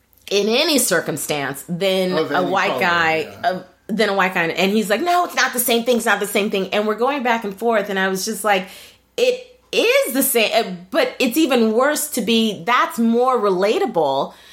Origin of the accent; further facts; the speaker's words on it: New York, United States; I'm from New York and I'm black.